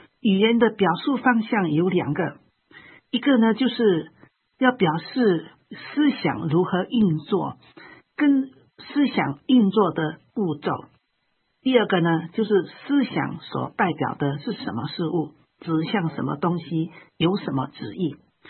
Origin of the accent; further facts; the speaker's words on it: China; 所以比方说我们中国人的人字